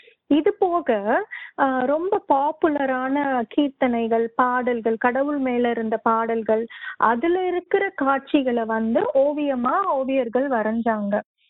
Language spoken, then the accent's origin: Tamil; Erode, Tamil Nadu, India; பிறந்து வளர்ந்து படிச்சது எல்லாம் ஈரோட்ல தமிழ்நாடு.